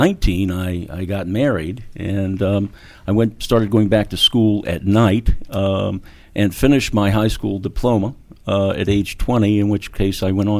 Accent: Maryland, United States; I'm from suburban Maryland.

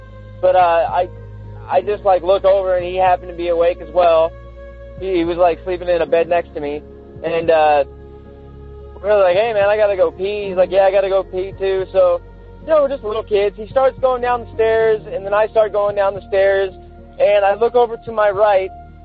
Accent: St. Helens, Oregon, United States

